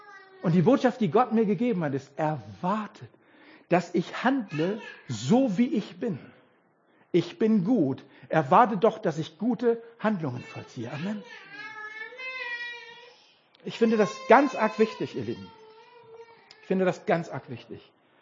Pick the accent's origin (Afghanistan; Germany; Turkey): Germany; North Rhine-Westphalia; Oder im Ruhrpott, wo ich herkomme.